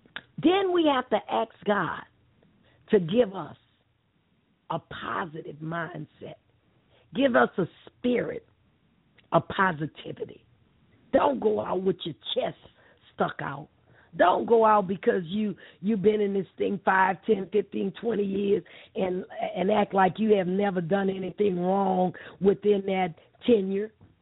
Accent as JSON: {"language": "English", "town": "New Orleans", "region": "Louisiana", "country": "United States", "tie": "born or raised there", "said": "the Lord spoke to my heart to return to my hometown, my native New Orleans."}